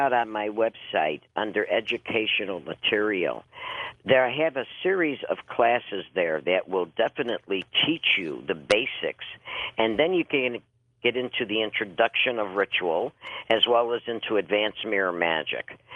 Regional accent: Tuscany, Italy; I am an Italian witch. I am from Tuscany.

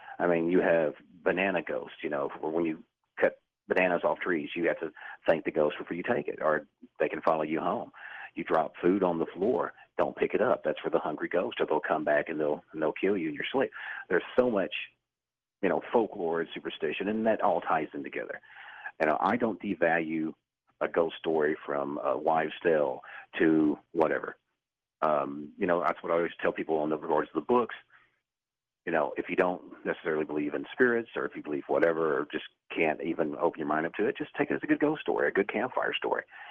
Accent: the South, United States; Well, I'll say this, you know, being a Southerner

